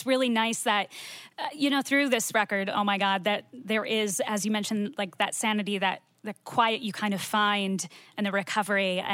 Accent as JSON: {"language": "English", "region": "Iowa", "country": "United States", "said": "I'm originally from Iowa."}